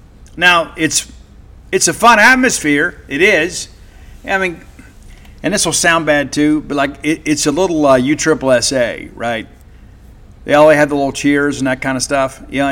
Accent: Mississippi, United States; I'm from South Mississippi. You don't put your hands on the people in South Mississippi.

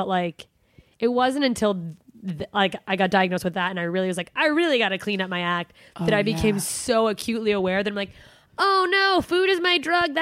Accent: Alaska, United States; I'm from Alaska.

